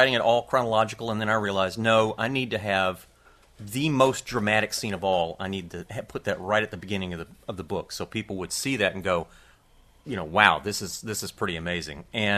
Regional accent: Pensacola, Florida, United States; I grew up in Pensacola, up in the north end of the state, where if there's wildlife, you hunt it.

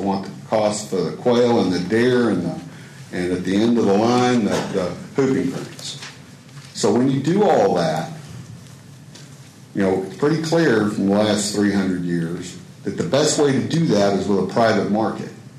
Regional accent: Texas, United States; I'm from South Texas. We just love to pick on people from Dallas.

